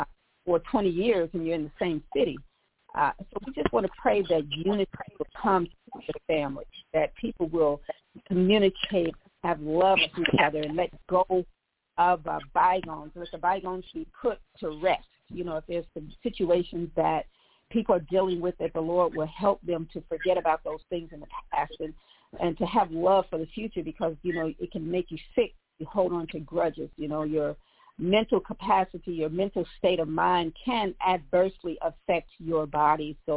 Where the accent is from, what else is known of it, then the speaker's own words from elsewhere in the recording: Indianapolis, Indiana, United States; we were in Indianapolis, my hometown